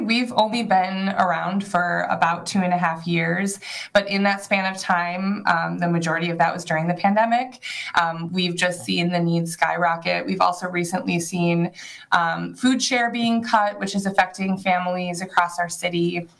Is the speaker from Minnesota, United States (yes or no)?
no; Lake Geneva, Wisconsin, United States; Fun fact, Liza, I'm from Lake Geneva, so I can speak to how amazing those boat tours are.